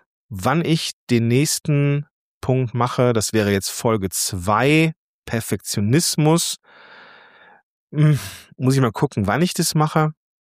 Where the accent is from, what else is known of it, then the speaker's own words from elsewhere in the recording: North Rhine-Westphalia, Germany; Ich bin ein Kind des Ruhrgebiets und des Rheinlands, des Zweistromlands quasi.